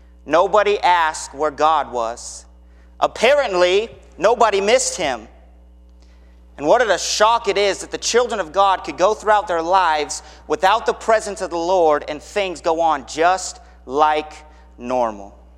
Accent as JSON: {"language": "English", "town": "Mariposa", "region": "California", "country": "United States", "tie": "born or raised there", "said": "I grew up in Mariposa, California, not the California most people think of, and I graduated from high school in 2006."}